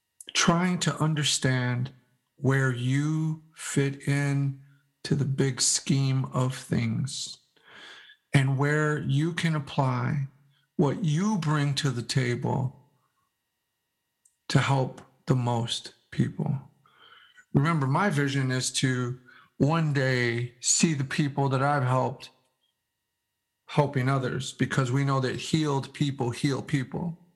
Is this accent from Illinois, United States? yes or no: no; Lubbock, Texas, United States; born there; I'm a Tejano. I was born in Lubbock, Texas.